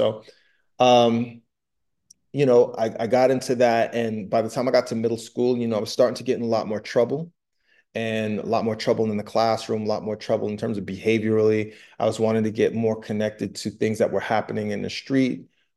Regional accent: New York, United States; So, growing up in Long Island, like, where typically, the culture of hip hop was more relegated towards the boroughs

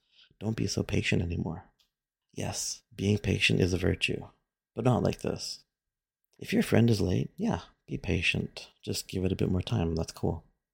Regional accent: Canada; And as a Canadian, I said once wise man very purposely.

